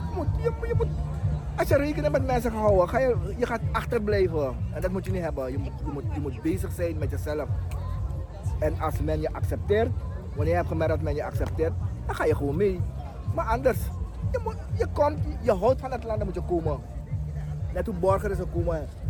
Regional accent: Suriname

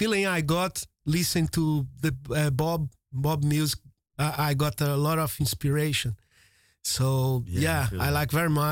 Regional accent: Minas Gerais, Brazil; English is a second language; I'm from Brazil, so I'm from Minas Gerais, so it's in the southeast Brazil, near São Paulo, Rio de Janeiro, and I'm came from a very nice region in Brazil, very nice people, very welcome people

